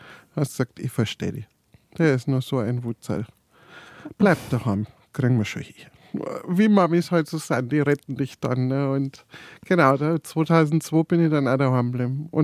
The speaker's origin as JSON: {"language": "German", "region": "Bavaria", "country": "Germany", "tie": "born or raised there", "also_born_or_lived": "Munich", "said": "Ich bin in München geboren, ja, in München-Pasing bin ich geboren, bin aber aufgewachsen außerhalb von München, bin aber dann in die Schule gegangen in München."}